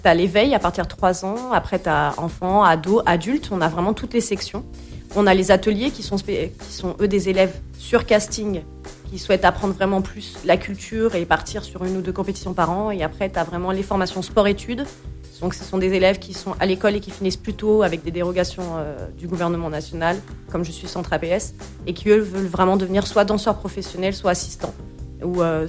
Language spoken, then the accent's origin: French; Villefontaine, Auvergne-Rhône-Alpes, France; also born or lived in Vénissieux; je suis de Villefontaine en Haute-Isère, à côté de Lyon. Je suis née sur Vénissieux.